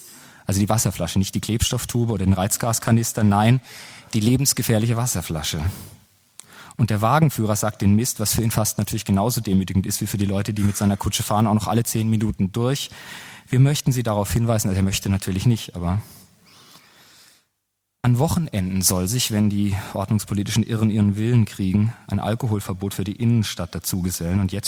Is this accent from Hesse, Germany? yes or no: no; Freiburg, Baden-Württemberg, Germany; In Freiburg zum Beispiel, wo ich herkomme, ist der Oberbürgermeister ein Grüner.